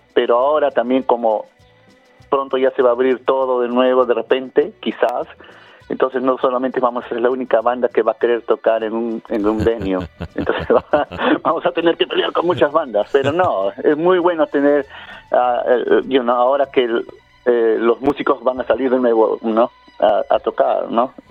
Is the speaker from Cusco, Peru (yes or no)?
yes; Cusco, Peru; Yo soy del Cusco, ¿no? De un lugar muy, muy bonito en Perú